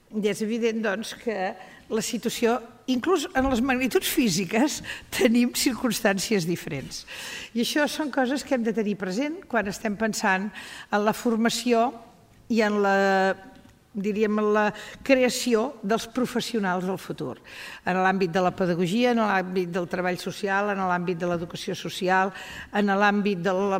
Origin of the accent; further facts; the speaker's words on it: Girona, Catalonia, Spain; Els que som de Girona, quan parlem així ja sabem que parlem de tot